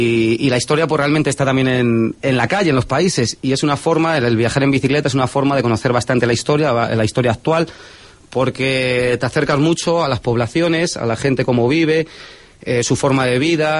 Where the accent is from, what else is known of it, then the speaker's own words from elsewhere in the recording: Muñoveros, Castile and León, Spain; desde casa, desde mi pueblo, desde Muñoveros en Segovia